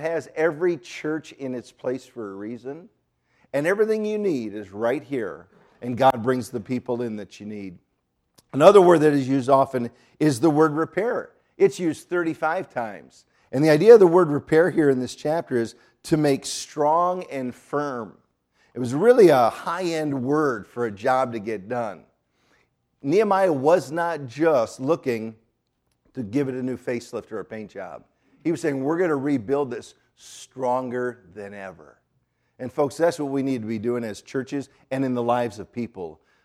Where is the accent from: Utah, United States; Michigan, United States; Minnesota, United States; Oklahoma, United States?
Michigan, United States; Detroit; For me, I grew up in the Detroit area. As I said, my dad worked for Ford.